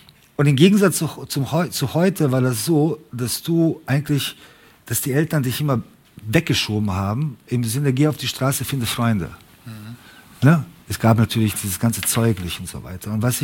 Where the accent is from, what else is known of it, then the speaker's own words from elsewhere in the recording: Sarajevo, Bosnia & Herzegovina; Ich bin in Sarajevo geboren und Sarajevo ist eine ganz bestimmte, ist eine ganz spezifische Stadt. Ist eine Stadt mit so vielen Kulturen, so vielen Nationen und so weiter, wie kein andere, wahrscheinlich wie kein andere Stadt in Europa. Und ich bin dort aufgewachsen